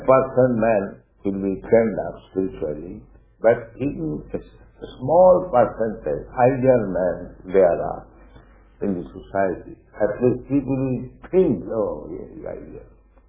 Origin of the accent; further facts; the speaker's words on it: India; moved away as an adult; now in New York, United States; I came from India alone, New York, 1965.